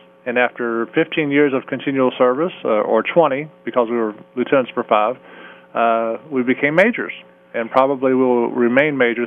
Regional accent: Fairmont, West Virginia, United States; also born or lived in Florida; I am originally from Fairmont, West Virginia.

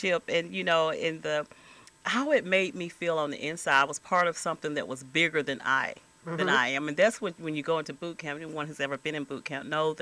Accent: Greenwood, United States; I am from Greenwood. I was in JROTC all through high school, and I really enjoyed it.

